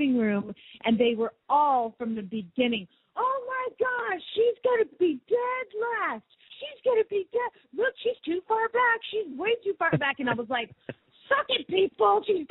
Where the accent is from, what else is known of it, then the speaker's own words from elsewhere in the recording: Phoenix, Arizona, United States; from Phoenix, Arizona